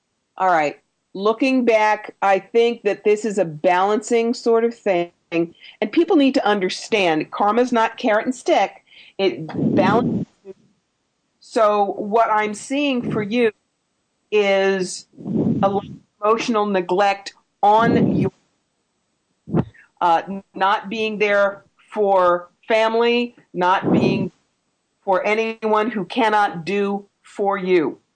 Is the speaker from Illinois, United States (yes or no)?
no; New Jersey, United States; also born or lived in Philadelphia / Buffalo / Atlanta; I grew up in South Jersey, and I've lived in Philadelphia, and I've lived Buffalo, and I lived in Atlanta for 7 years, and I went to school in Rhode Island.